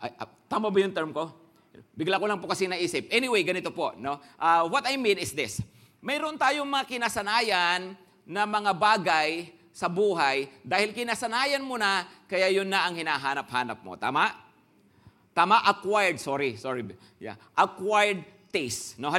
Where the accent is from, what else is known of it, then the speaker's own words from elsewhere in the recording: Pangasinan, Philippines; Dahil taga-Pangasinan ako, acquired taste, kinalakihan ko ang bagoong.